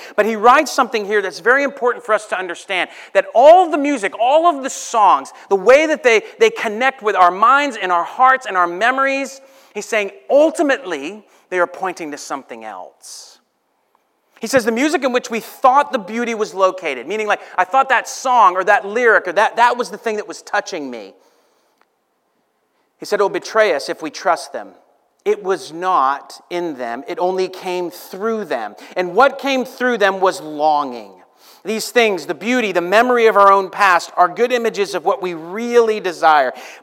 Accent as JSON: {"language": "English", "region": "New Hampshire", "country": "United States", "tie": "born or raised there", "said": "I grew up in New Hampshire."}